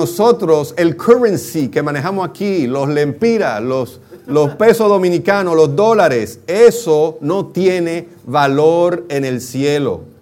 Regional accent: Mexico; moved away; cuando yo vine de México, yo me recuerdo que yo compré muchos dólares y me quedé con unos cuantos pesos mexicanos en los bolsillos.

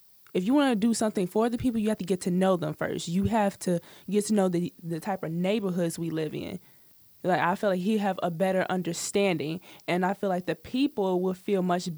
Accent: Chicago, Illinois, United States; I'm 18 and I'm from Chicago. I live in this neighborhood every single day and it's not as bad as he think it is.

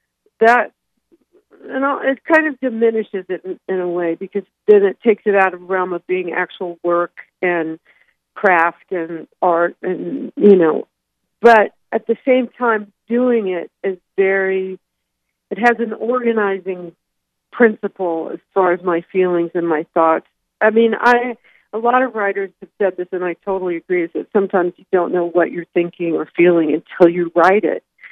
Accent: United States; I feel so rooted as an American and treasure all of those things that are quintessentially American

